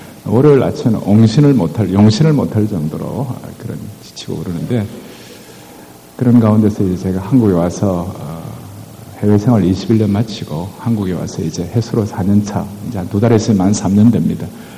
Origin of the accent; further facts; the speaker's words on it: Busan, South Korea; 제가 어릴 때 부산에서 좀 자랐는데